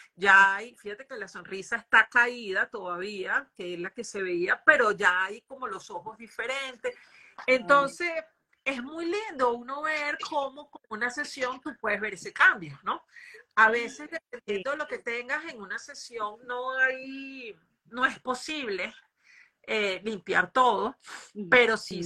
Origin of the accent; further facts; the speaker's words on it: Venezuela; moved away as an adult; now in Brazil; yo soy venezolana y me voy de Venezuela